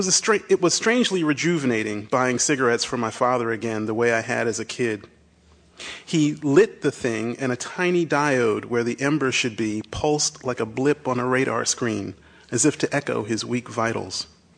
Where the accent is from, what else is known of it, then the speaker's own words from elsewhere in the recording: Willingboro, New Jersey, United States; My family's from Philadelphia. I grew up in South Jersey across the river in Willingboro.